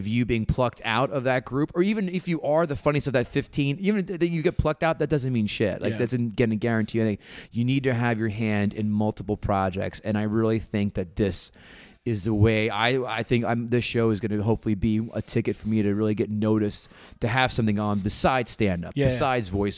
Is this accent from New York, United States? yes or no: no; Princeton, New Jersey, United States; And I'm from Princeton.